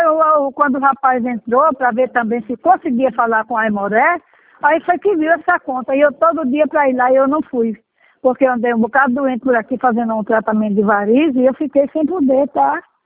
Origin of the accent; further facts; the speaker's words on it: Pernambuco, Brazil; Minha família é quase toda daí. É, aliás, é toda paraibana, só eu que sou pernambucana.